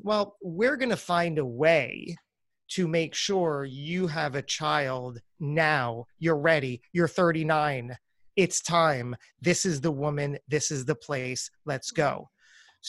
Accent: New Jersey, United States; I then came back to my home state of New Jersey to thankfully be able to live with my parents

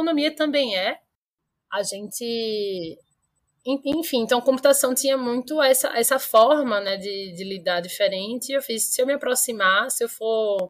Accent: Recife, Pernambuco, Brazil; Eu sou de Recife, né? E Recife tem um polo tecnológico muito forte.

